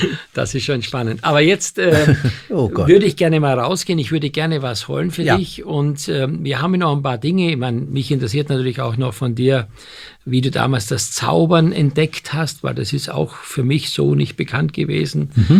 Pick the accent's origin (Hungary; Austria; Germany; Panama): Austria; Ich bin Österreicher